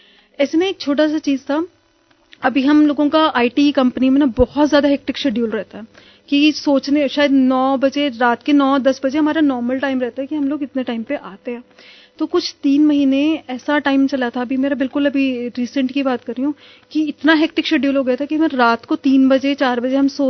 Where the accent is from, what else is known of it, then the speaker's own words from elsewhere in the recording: Delhi, India; दिल्ली में मैं रोहिणी से हूँ और मैं वर्किंग हूँ, मैं काम जो है ना आईटी कंपनी में कर रही हूँ गुड़गांव में। तो अभी कुछ एक साल से, वैसे तो मेरा डेली अप डाउन होता था, बट अभी कुछ एक साल से सेंटर के पास ही गुड़गांव में ही रह रही हूँ